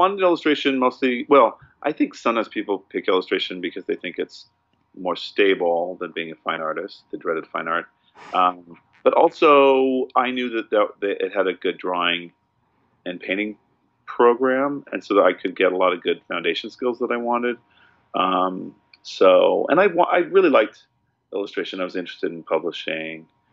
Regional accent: San Francisco, California, United States; This is the San Francisco Bay Area.

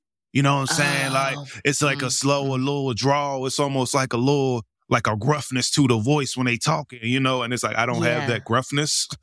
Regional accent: Washington, District of Columbia, United States; like, yeah, well, I mean, I'm from here, man. Like, if you meet somebody that's from here, you'll hear my accent a little bit. But, you know, it's nothing that really bothers me because D.C. is a city of transplants, more or less

